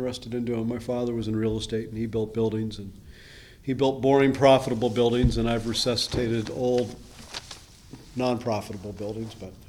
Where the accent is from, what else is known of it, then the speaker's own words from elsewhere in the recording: Northampton, United States; I grew up in Northampton.